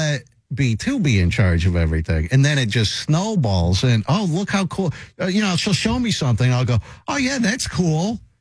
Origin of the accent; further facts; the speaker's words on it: Las Vegas, Nevada, United States; also born or lived in Southern California; I grew up in Vegas and in Southern California. So there were primarily people from South America and Mexico. But so I can understand the accent.